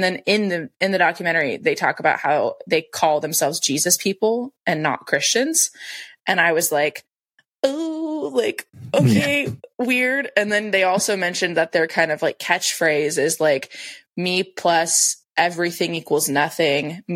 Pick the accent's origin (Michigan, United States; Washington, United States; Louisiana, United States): Washington, United States; because I grew up in Washington, which I think people on the podcast already know that.